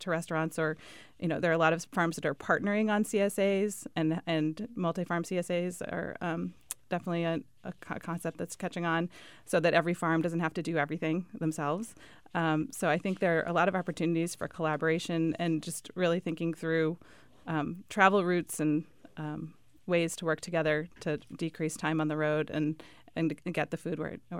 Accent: Sunapee, New Hampshire, United States; I grew up in Sunapee, and I've thought about, well, what if I'd gone back to Sunapee to farm?

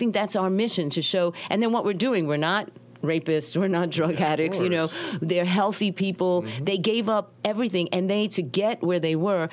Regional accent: New York, United States; We couldn't go to New York City Ballet, American Ballet Theater. I'm from New York.

